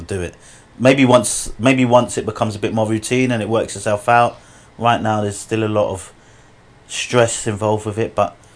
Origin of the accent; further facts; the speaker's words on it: United States; the clientele is that probably of not where I grew up in the States.